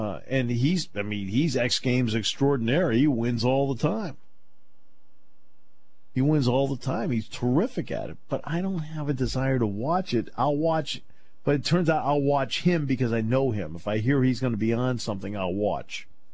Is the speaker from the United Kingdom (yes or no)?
no; New England, United States; I don't ski, even though I grew up in New England, so I was around it all the time.